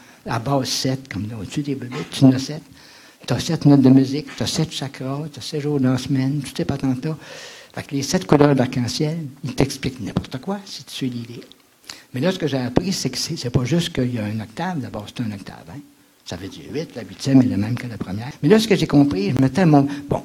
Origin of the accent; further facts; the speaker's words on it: Trois-Rivières, Quebec, Canada; born there; Mais moi, je suis né à Trois-Rivières, puis j'ai travaillé à CHLN comme opérateur pendant 7-8 mois, quand j'avais 16 ans.